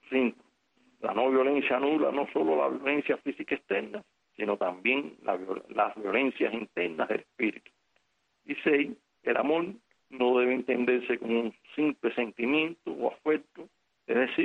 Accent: Cuba; nosotros, como cubanos

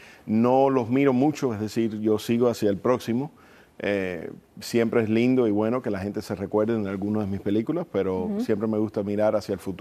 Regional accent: United States; y la cubanía a mí me llega muy de cerca y corre a través de mi sangre. Uh-huh. Aunque fui criado en los Estados Unidos, toda la sangre que corre por mi cuerpo es cubana.

